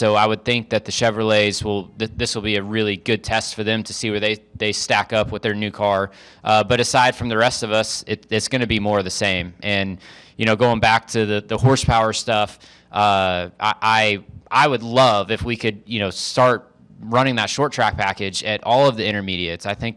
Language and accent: English; Oklahoma, United States; Anytime I'm back in Oklahoma, I really enjoy cheering on my hometown team.